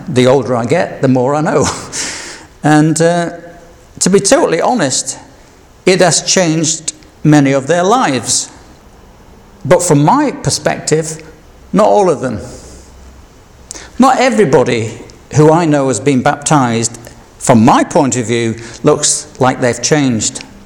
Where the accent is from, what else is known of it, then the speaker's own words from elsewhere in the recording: Yorkshire and the Humber, United Kingdom; Because being a Yorkshireman, I was still a Yorkshireman.